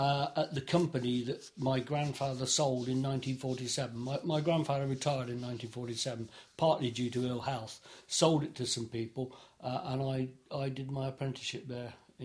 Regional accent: Chippenham, South West England, United Kingdom; born there; I was born in Chippenham on the 11th of January 1954.

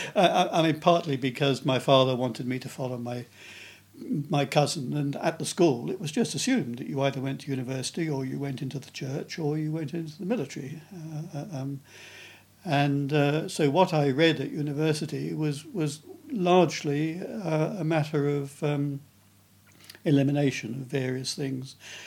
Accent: King's Lynn, East of England, United Kingdom; born there; I was born in King's Lynn in Norfolk, 3rd of March 1936.

